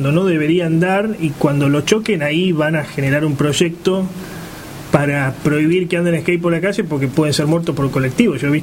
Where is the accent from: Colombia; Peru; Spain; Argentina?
Argentina; Pasa en la Argentina, somos argentinos.